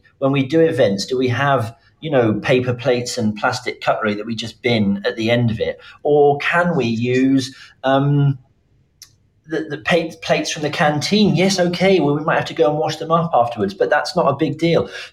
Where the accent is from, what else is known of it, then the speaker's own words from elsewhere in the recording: United Kingdom; I am born and raised in Britain